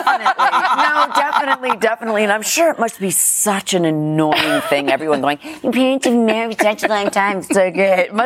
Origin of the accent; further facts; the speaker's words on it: New York, United States; I was raised in New York.